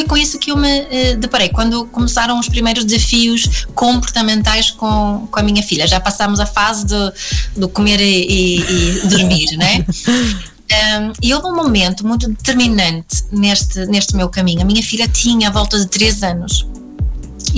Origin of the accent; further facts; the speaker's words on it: Sweden; Eu sou sueca, nasci na Suécia, o meu pai é sueco, mas a minha mãe é montenegrina.